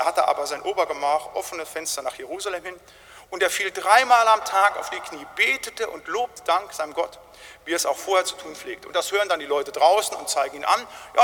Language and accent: German; North Rhine-Westphalia, Germany; Da, wo ich herkomme aus dem Siegerland, wenn wir Gebetsgemeinschaften hatten, war das grundsätzlich so, dass die Gebetsgemeinschaften von den Brüdern eingeteilt war.